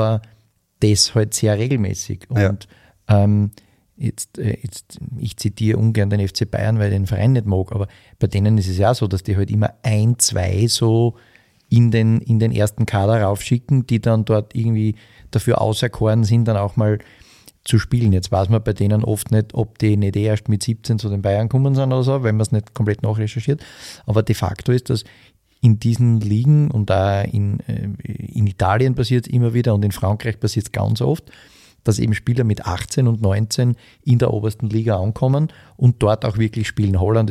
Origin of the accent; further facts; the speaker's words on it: Austria; was bei uns in Österreich recht selten der Fall ist.